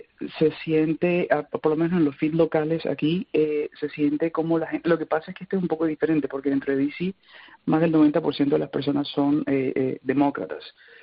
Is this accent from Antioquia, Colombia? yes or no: no; Barranquilla, Atlántico, Colombia; also born or lived in Venezuela; now in United States; Yo soy colombiano de la costa norte, pues soy ciudadano americano, pero soy colombiano de la costa norte y viví muchos años en Venezuela.